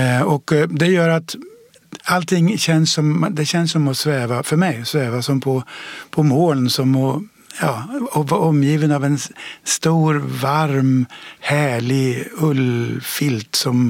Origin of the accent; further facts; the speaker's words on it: Degerfors, Örebro County, Sweden; För jag spelar fotboll som alla andra hemma i Degerfors.